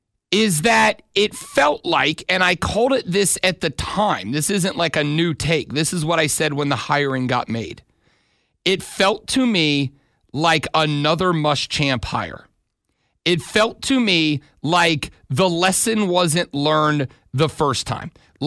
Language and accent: English; Florida, United States; I didn't go there. I grew up in Florida. I did not go to LSU.